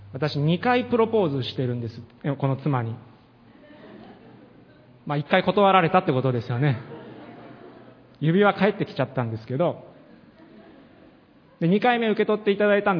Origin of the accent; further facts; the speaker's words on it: Tochigi, Japan; 地方から、栃木県から来たので、東京で警戒してるんでしょと言われるんですが、違うんです。